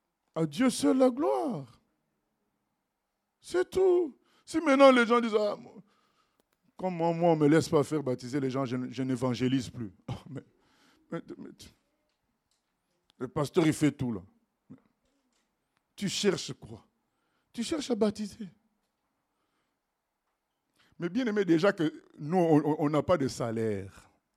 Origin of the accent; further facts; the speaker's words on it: Normandy, France; quand je leur ai dit que je venais de Normandie